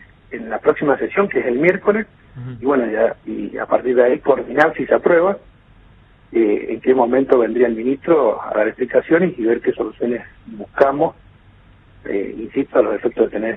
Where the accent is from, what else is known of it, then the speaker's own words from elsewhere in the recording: San Rafael, Mendoza, Argentina; nos preocupa muchísimo como mendocinos y sobre todo como sanrafalinos